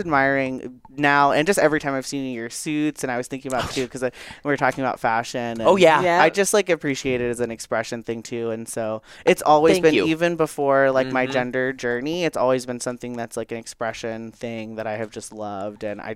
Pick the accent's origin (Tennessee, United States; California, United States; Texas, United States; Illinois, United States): Texas, United States; Houston; I grew up in Houston.